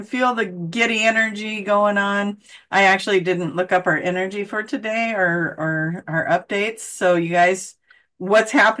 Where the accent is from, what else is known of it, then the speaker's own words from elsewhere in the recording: Oregon, United States; Like, I'm from Oregon and Arcturus, you know.